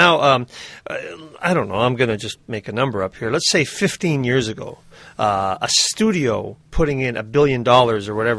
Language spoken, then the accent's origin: English; Ontario, Canada; as a Canadian... As a Southern Ontarian